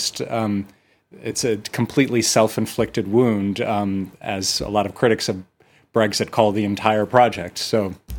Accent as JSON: {"language": "English", "country": "United States", "said": "and I'm American, but I love the peanut butter."}